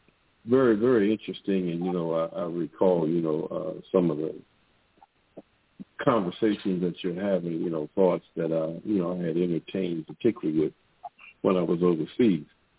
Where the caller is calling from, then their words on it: Florida, United States; I'm calling from South Florida.